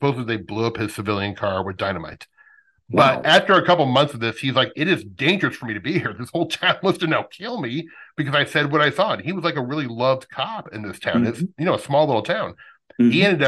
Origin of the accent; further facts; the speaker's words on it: Omaha, Nebraska, United States; he was a police officer in Ashland, Nebraska, which is about 22 miles away from where I grew up in Omaha.